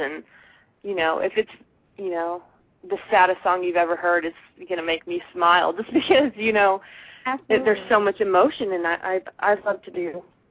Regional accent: St. Louis, Missouri, United States; I would love to play there just because, you know, I'm from the St. Louis area.

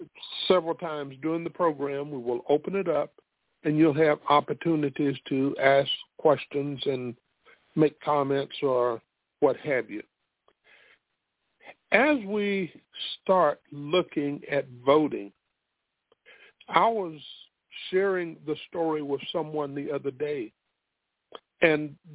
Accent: Spartanburg, South Carolina, United States; My hometown is Spartanburg, South Carolina.

